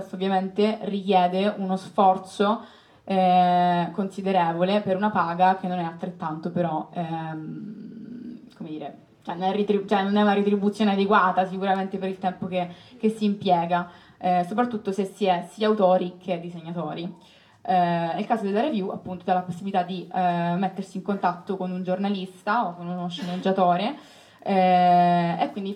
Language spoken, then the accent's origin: Italian; Palermo, Sicily, Italy; now in Rome, Italy; sono venuta a vivere qua appunto per studiare, come moltissimi altri fuori sede, io vengo da Palermo